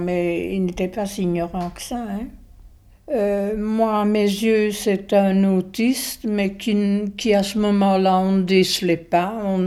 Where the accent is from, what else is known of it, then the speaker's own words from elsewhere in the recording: Froidmont, Wallonia, Belgium; je suis institutrice maternelle